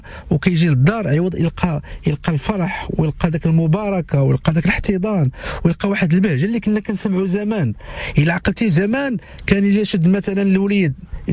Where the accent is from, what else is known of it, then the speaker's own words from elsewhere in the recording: Morocco; نحن كاسره مغربيه